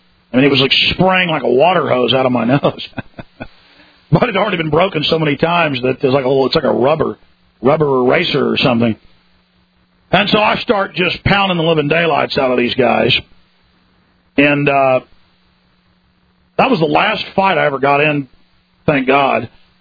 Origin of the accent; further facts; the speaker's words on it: Dallas, Texas, United States; I used to be quite a fighter growing up in Dallas